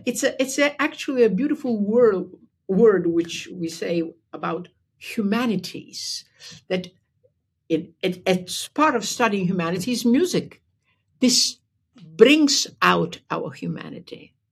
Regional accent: Bulgaria; Yeah. I grew up in Bulgaria.

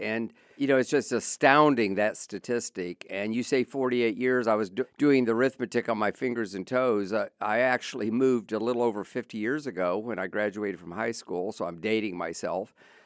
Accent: Florida, United States; I grew up in Polk County, graduated from Lakeland High School, used to work at the Ledger back in the day.

